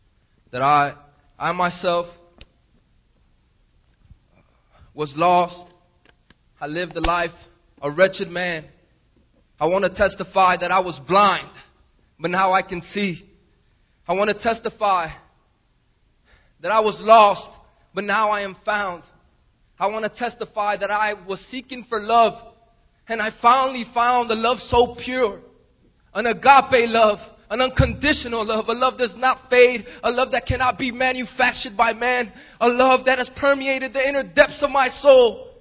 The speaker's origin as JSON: {"language": "English", "town": "Miami", "region": "Florida", "country": "United States", "tie": "born or raised there", "said": "I grew up in Miami, a impoverished neighborhood, adapted to a life of crime."}